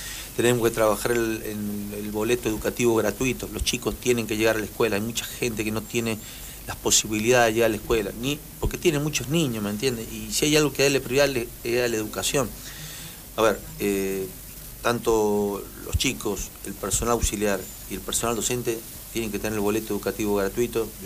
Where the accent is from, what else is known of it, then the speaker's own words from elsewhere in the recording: Calingasta, San Juan, Argentina; Yo vengo de Calingasta.